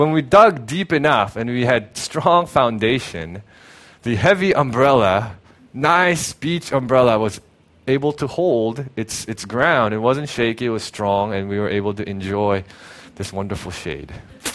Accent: Hong Kong; also born or lived in South Korea; I'm a city boy. I grew up in Korea, and then I grew up in Hong Kong.

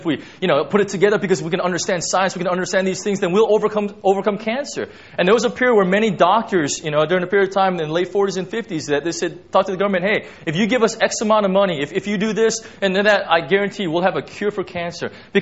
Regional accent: United States; you know, I'm American especially

